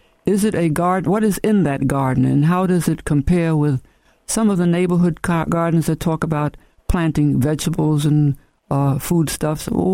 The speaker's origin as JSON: {"language": "English", "town": "New York City", "region": "New York", "country": "United States", "tie": "born or raised there", "said": "I grew up in New York City, and I just kept trying to get a sense of where this could be."}